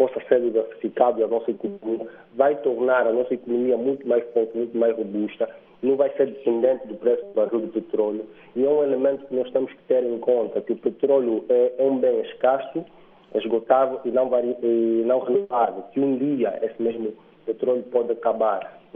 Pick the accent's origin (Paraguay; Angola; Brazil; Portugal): Angola; mesmo sendo angolano